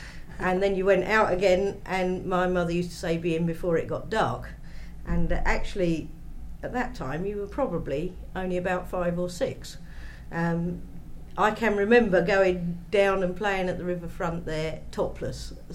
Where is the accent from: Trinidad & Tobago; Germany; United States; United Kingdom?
United Kingdom; Ely, East of England; I now live in Forehill, but I was born at number 5 Ship Lane, Ely, in 1965. Well, basically, growing up in Ship Lane, that is right in the middle of the waterside area